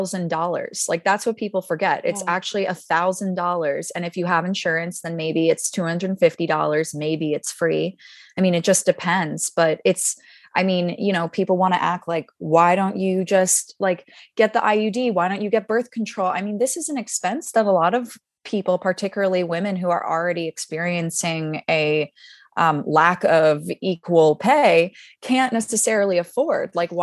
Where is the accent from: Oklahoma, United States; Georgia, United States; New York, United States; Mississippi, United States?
Georgia, United States; now in California, United States; But, you know, I'm also, like Isabel, from the South. I'm from Georgia.